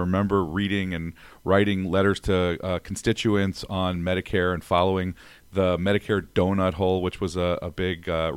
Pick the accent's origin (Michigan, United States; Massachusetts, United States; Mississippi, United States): Michigan, United States; Detroit; You know, so I grew up in Detroit, suburban Detroit